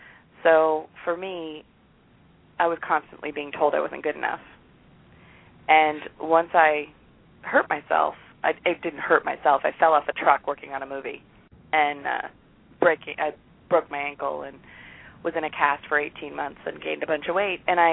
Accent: California, United States; Well, I grew up in California, and I have been an entrepreneur my whole life.

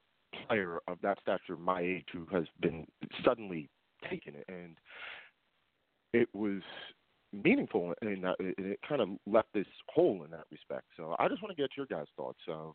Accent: Philadelphia, Pennsylvania, United States; you know, I grew up in the Philadelphia area.

